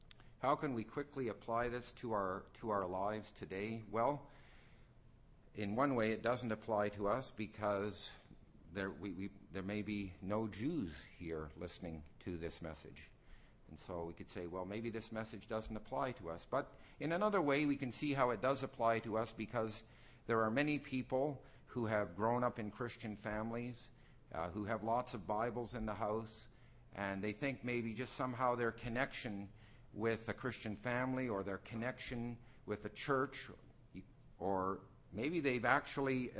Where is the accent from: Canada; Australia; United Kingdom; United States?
Canada; so here I am a Canadian trying to help you understand your early American history.